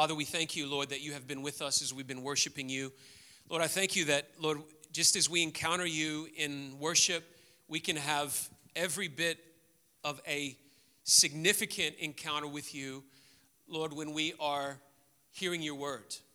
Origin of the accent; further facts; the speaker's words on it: Memphis, Tennessee, United States; I grew up in Memphis, lived in Memphis my whole life, and never once visited Graceland